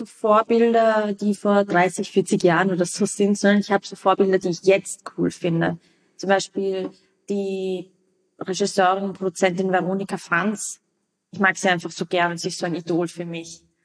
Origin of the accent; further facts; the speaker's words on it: Vienna, Austria; in einem Bezirk, wo ich aufgewachsen bin, in Wien, das ist ein Randbezirk